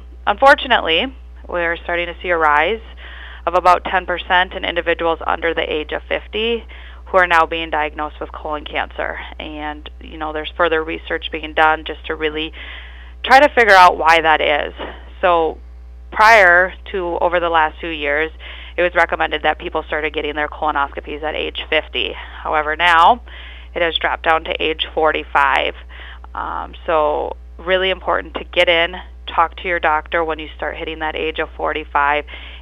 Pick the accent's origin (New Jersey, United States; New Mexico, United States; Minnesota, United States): Minnesota, United States; Ivanhoe; I grew up in the Ivanhoe area, and now my husband and our three boys and myself live down by St. Leo.